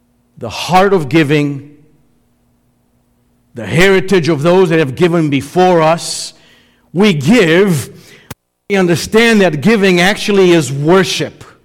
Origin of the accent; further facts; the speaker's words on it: Chicago, Illinois, United States; even though I'm from Chicago, I am cursed with Chicago road construction no matter where I go.